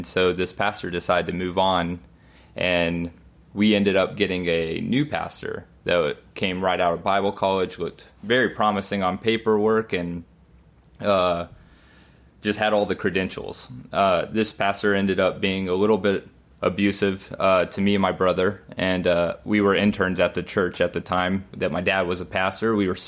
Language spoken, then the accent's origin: English; Arkansas, United States; So I grew up in Arkansas, and my dad is a pastor and my brother's a pastor.